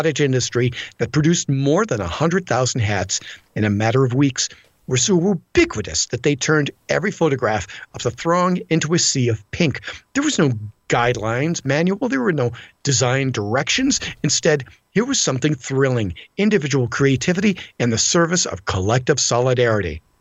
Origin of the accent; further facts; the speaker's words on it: Rust Belt, United States; now in New York, United States; Growing up in the Rust Belt, I grew up in the Rust Belt, just like Michael Moore, well, him.